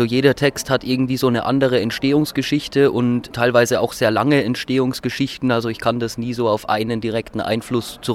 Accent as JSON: {"language": "German", "town": "Bamberg", "region": "Bavaria", "country": "Germany", "said": "Ich komme aus Bamberg"}